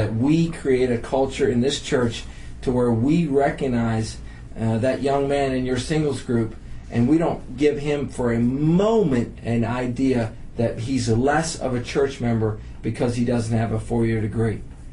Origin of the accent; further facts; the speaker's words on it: West Virginia, United States; I say that because I grew up in West Virginia. I've milked cows before